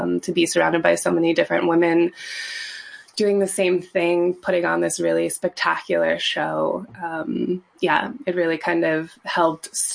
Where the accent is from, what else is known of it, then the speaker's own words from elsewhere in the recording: Virginia, United States; I grew up in Virginia.